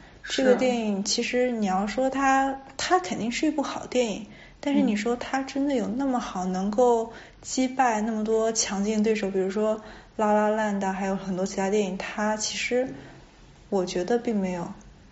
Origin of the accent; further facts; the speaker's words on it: United States; 大家可能不管是什么种族我们都是在美国生长长大的，